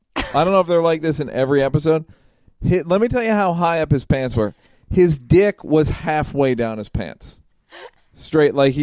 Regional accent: Philadelphia, Pennsylvania, United States; Philadelphia.

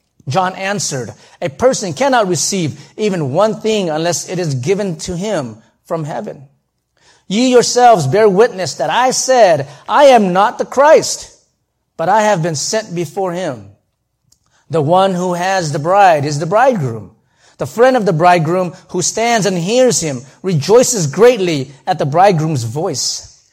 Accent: California, United States; I'm from Southern California, Orange County.

